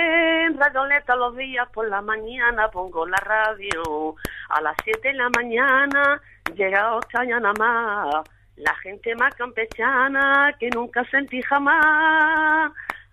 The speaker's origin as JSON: {"language": "Spanish", "town": "La Guardia", "country": "Spain", "said": "Aquí desde luego en La Guardia, un pueblo, yo soy de La Guardia"}